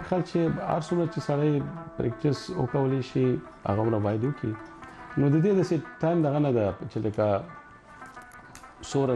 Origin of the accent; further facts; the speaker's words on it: Afghanistan; زه د افغانستان یم د افغانستان راغلی یم